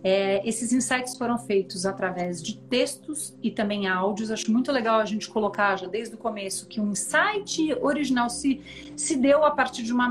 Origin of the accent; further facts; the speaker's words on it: São Paulo, Brazil; now in Pirenópolis, Brazil; eu sou paulistana, nasci a um quarteirão da Paulista, mas já tive toda uma história, uma trajetória de mudar e viajar, mudar para vários lugares, viajar bastante.